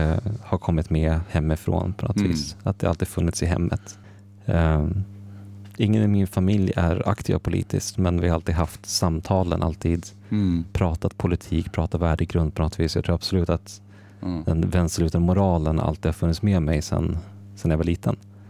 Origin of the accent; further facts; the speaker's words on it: Gävle, Gävleborg County, Sweden; also born or lived in United States; Jag är 25 år gammal, född och uppvuxen här i Gävle. Jag spenderade mina universitetsår i USA